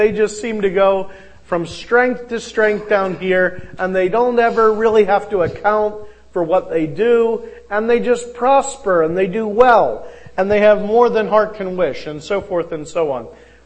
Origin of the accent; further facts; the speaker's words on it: Pennsylvania, United States; like in my home state, a sore subject for some, I'm afraid, but the Battle of Gettysburg.